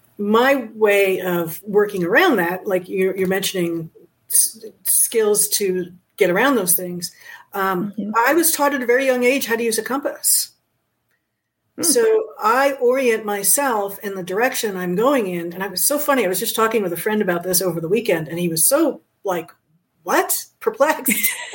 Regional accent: Fire Island, New York, United States; also born or lived in New England; when I grew up on Fire Island, Long Island sticks out in the ocean. So the ocean was always south.

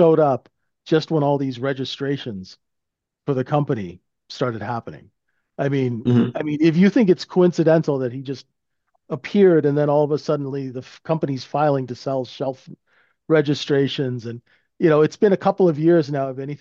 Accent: Vancouver, British Columbia, Canada; I'm from Vancouver, this all just sounds very fishy to me.

